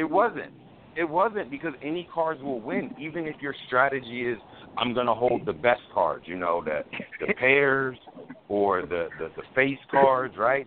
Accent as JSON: {"language": "English", "region": "the South", "country": "United States", "said": "So I'm from the South. Hold on. A lot of people from the South. That's like our favorite game."}